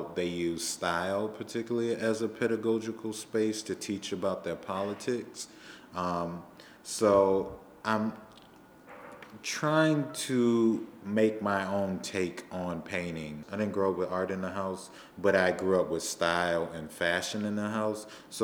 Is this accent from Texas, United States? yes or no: yes; Houston, Texas, United States; also born or lived in New Orleans; originally from New Orleans, Louisiana. I grew up in Houston, Texas, and I'm an artist with the Black School.